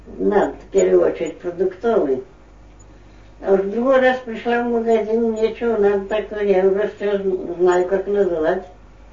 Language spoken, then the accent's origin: Russian; Russia; а в магазине полячка, продавщица, спрашивает меня, откуда приехала ты? По-английски. А я говорю, из России.